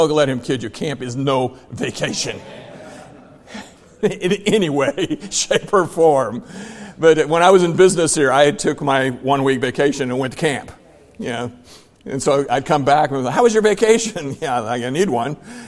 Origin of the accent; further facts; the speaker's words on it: Shawnee, United States; I'm thinking, I'm from Shawnee. How did I get here?